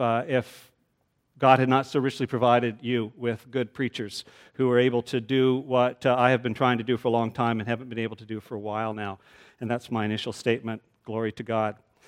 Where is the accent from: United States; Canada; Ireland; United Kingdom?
Canada; Ontario; the family I grew up in Eastern Ontario.